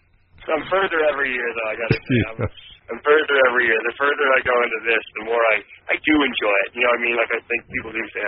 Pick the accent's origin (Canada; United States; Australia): Canada; Fredericton, New Brunswick; We're all from New Brunswick, is where we're from in Canada. So Alan Jeffries is from Fredericton, New Brunswick, which is where I was born and raised.